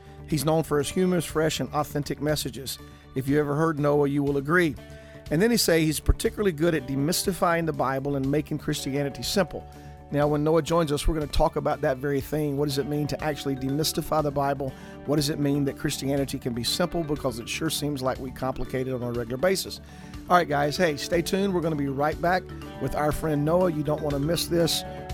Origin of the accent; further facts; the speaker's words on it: Georgia, United States; moved away as an adult; So I grew up in Georgia.